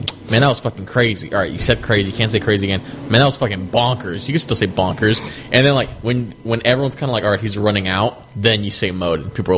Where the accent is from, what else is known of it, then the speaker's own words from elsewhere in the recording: San Leandro, California, United States; You're about to say, because I'm from San Leandro, why would I ever hear that?